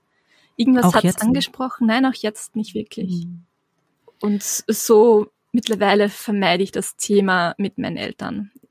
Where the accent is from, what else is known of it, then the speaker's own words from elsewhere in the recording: Austria; ich komme aus Österreich und bin in die Zeugen Jehovas hineingeboren worden.